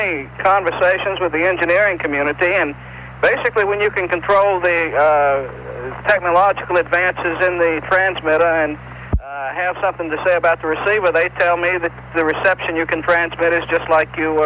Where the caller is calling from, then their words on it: Opelika, Alabama, United States; Yes, I'm on the line to you from about 40 miles from Warm Springs, Georgia. I'm in Opelika, Alabama, in the middle of beautiful downtown Opelika.